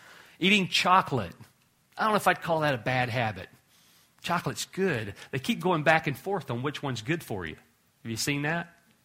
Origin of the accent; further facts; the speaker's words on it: the South, United States; I'm from the South. You know, we grew up on sugar water, you know.